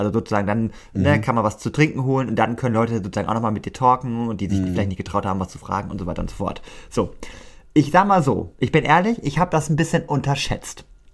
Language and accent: German; Lower Saxony, Germany; Zumindest in Niedersachsen, da hieß es immer Fasching.